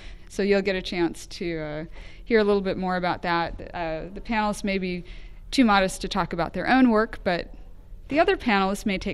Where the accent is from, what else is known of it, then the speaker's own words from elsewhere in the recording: Pasadena, California, United States; Like I said … I'm from Pasadena, California.